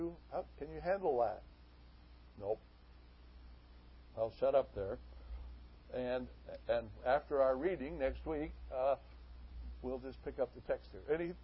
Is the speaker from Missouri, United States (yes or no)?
no; Idaho, United States; As a kid growing up in Idaho, we had those.